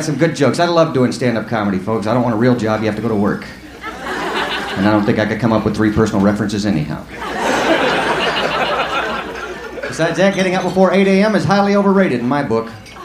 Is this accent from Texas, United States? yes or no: yes; Lubbock, Texas, United States; That reminds me, that's like where I'm from. I'm from West Texas, Lubbock, Texas. You ever heard of that?